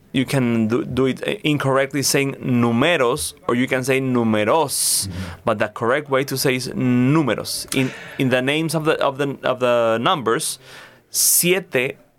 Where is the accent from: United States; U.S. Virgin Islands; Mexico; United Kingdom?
Mexico; English is a second language; So I will, because I'm from Mexico, I will say cero